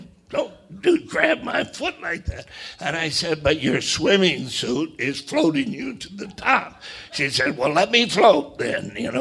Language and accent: English; Waterloo, Iowa, United States; I'm from Waterloo, Iowa.